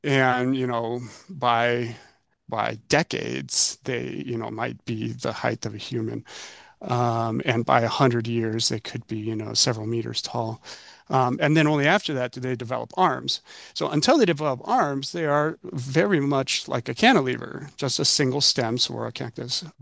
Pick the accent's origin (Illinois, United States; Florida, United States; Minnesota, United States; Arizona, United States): Arizona, United States; Tucson; I was visiting family in Tucson. I'm originally from Tucson.